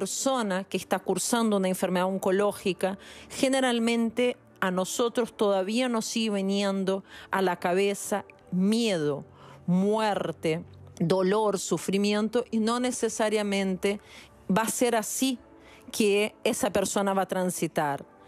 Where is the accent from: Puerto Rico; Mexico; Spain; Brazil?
Brazil; moved away; Yo soy brasileña, hace 22 años que estoy acá.